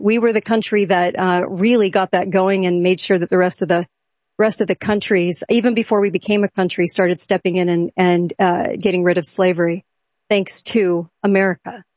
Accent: California, United States; I'm from California, so I can make fun of California all day long.

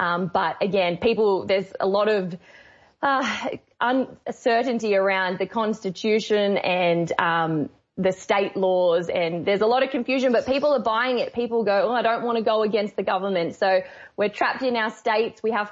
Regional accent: Australia; To be honest, I think we are very Australian.

